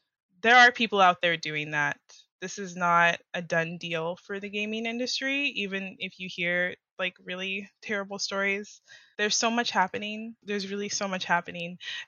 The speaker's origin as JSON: {"language": "English", "country": "United States", "said": "I mean, there are still things that I prefer as an American, but I feel far less judgy about things that don't match up"}